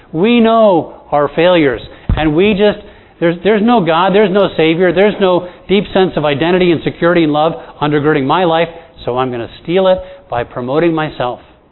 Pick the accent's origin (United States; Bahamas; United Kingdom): Bahamas; And I'm from the Bahamas. I really wanted to take it.